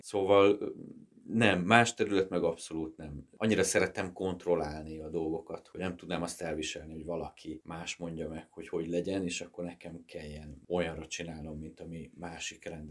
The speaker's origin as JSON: {"language": "Hungarian", "town": "Nyíregyháza", "region": "Szabolcs-Szatmár-Bereg", "country": "Hungary", "tie": "born or raised there", "moved": "as an adult", "lives_now": "Budapest, Hungary", "said": "Nyíregyházán érettségiztem, érettségi után azonnal felköltöztem Budapestre."}